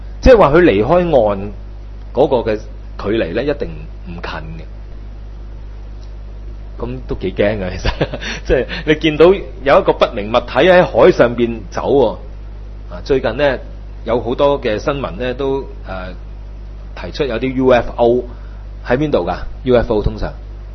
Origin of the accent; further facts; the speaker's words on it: China; 我哋中國人嘅文化呢，我哋未信耶穌嘅時候呢